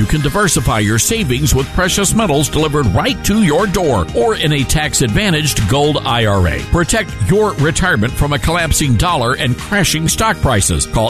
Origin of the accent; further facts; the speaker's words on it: Memphis, Tennessee, United States; Now, and if you know anything about Memphis, you know it's my hometown. I love my hometown. It's, I believe, the most beautiful city in America.